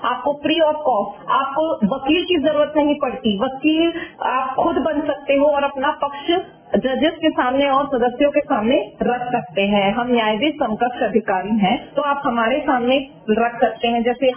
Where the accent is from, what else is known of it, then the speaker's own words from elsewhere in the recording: Rajnandgaon, Chhattisgarh, India; राजनांदगांव से हूँ। मेरा जन्म राजनांदगांव में हुआ था।